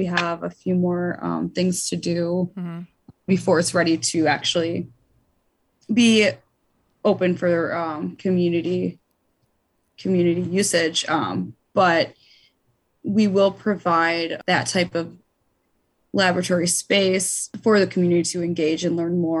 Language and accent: English; Detroit, Michigan, United States; Detroit. Been here a long time, all my life. Mm-hmm. I was raised in the outskirts, but my mother was born and raised in Detroit.